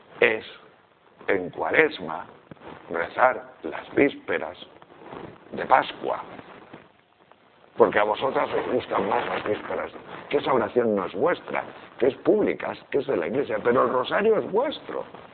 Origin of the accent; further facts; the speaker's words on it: Tejerina, Castile and León, Spain; ponían en tejerina, en mi pueblo, lo que se llama el urmiento.